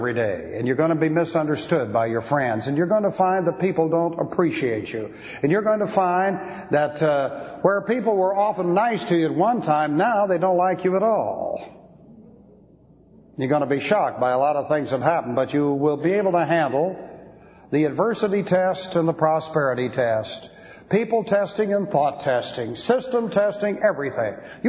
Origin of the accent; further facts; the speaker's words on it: Beverly Hills, California, United States; By the standards under which I grew up in Beverly Hills, that isn't dancing.